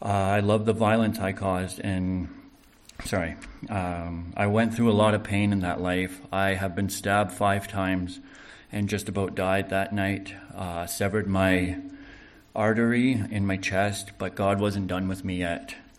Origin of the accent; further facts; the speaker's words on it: Calgary, Alberta, Canada; I have been at Teen Challenge for 8 months. I was born and raised in Calgary and grew up in the Northeast. I come from a single mother home